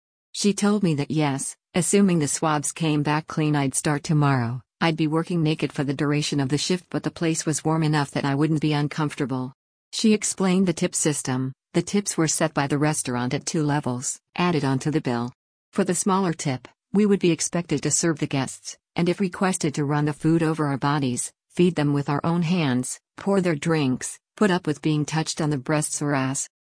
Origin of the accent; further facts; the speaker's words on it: United States; now in Hong Kong; explains I'm from the States here to work